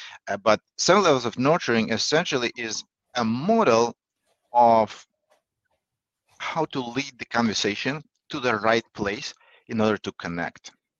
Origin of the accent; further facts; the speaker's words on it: Saint Petersburg, Russia; English is a second language; I'm an immigrant, but I grew up in Russia. So we are Europeans in St. Petersburg.